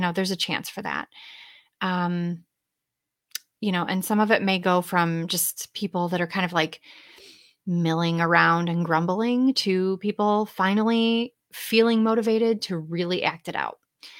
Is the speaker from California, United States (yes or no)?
no; Michigan, United States; accent: Midwestern; now in Ohio, United States; I'm from the Midwest. I don't know if you can tell by my really charming Midwestern accent and nasally tone, but I'm from the Midwest. I grew up in like West Michigan, and I live in Ohio now.